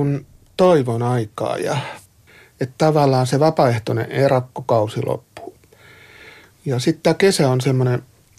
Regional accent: Pori, Satakunta, Finland; kun mä oon porilainen, niin alkuperäinen porilainen paistaa porilaisia

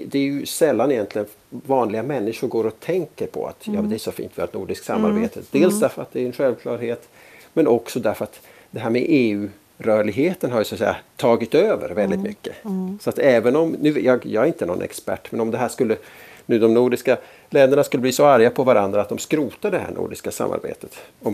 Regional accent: Sweden; moved away as an adult; now in Finland; jag flyttade till Finland för 10 år sedan. Det var ju bara att dyka upp på magistraten och sa, men du är svensk medborgare

